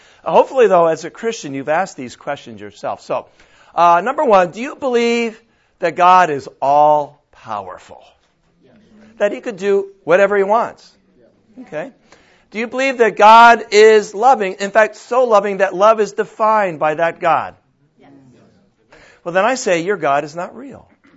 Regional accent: Connecticut, United States; moved away as an adult; now in Southern California, United States; It's nice to come back to my home area. I grew up in Connecticut. I did graduate from UConn.

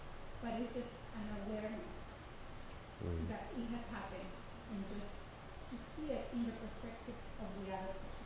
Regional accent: San Diego, California, United States; I grew up in Southeast San Diego, and First Mosque was a Black Baptist church

